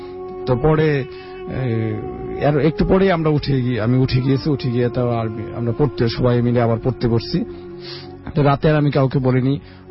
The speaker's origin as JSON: {"language": "Bangla", "town": "Comilla", "region": "Chittagong Division", "country": "Bangladesh", "lives_now": "Dhaka, Bangladesh", "said": "আমার দেশের বাড়ি হলো কুমিল্লাতে, ঢাকাতেই থাকি, যাত্রাবাড়িতে থাকি আর কি।"}